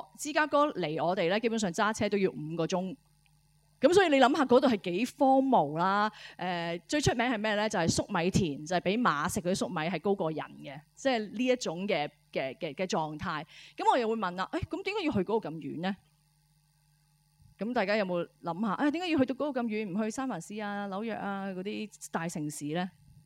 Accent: China; 如果我哋中國人啦，最遠古嘅遊戲係講緊啲咩嘢啊？

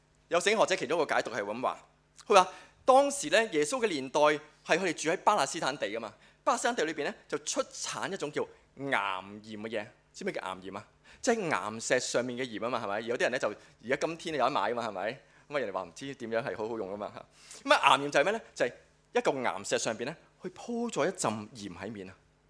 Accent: Hong Kong; 即係唔係我哋香港人所講鹽係咩啊

